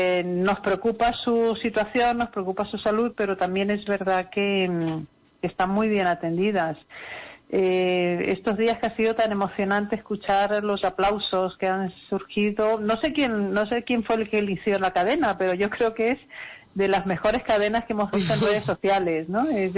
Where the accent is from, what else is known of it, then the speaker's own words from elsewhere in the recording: Spain; el momento que atravesamos es el que demuestra cómo somos los españoles